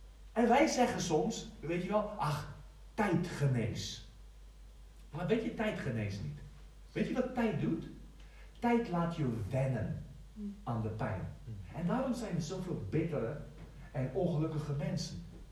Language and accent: Dutch; South Africa; Ik heb net verschrikkelijke verhaal gehoord van mijn huis in Zuid-Afrika, of mijn huis, mijn dorp waar ik vandaan kom